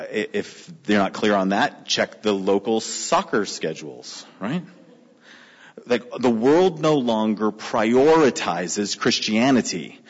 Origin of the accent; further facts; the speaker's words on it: California, United States; I'm from California. We would have made those suckers into condos a long time ago, right?